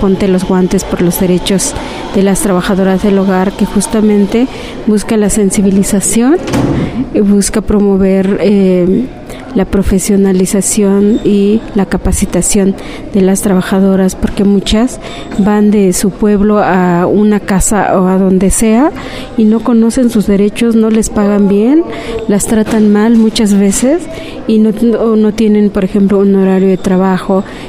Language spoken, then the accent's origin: Spanish; Oaxaca, Mexico; now in Mexico City, Mexico; soy originaria de Oaxaca, pero también, bueno, yo estoy aquí en el DF